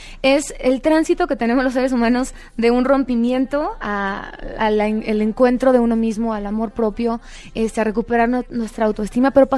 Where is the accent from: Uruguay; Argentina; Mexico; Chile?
Mexico; Como buena mexicana, sé que la mejor manera de sanar un corazón roto es con un buen mezcal y un buen mariachi.